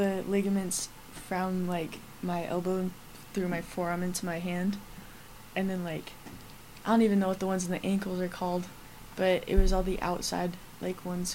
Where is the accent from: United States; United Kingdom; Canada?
United States; Salt Lake City, Utah; and I'm a freshman here, and I'm from Salt Lake City, Utah.